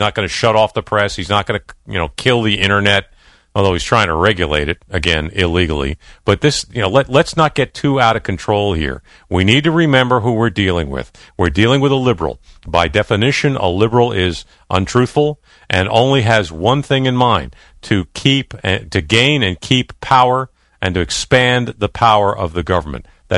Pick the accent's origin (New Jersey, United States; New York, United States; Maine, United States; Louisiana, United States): New York, United States; Bronx; I grew up in the North Bronx, pal, so probably not too far from where you are.